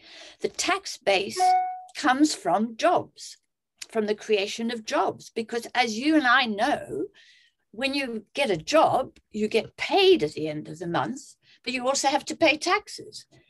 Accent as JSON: {"language": "English", "country": "South Africa", "said": "Now, I'm South African."}